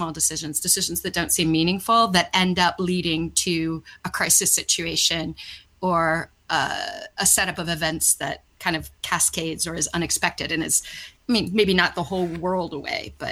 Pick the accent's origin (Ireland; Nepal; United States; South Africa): Ireland; I'm Irish.